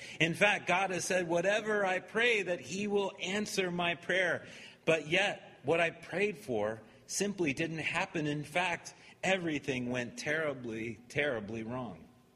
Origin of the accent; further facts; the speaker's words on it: St. Louis, Missouri, United States; He had many, many friends in the Christian community where we grew up in St. Louis.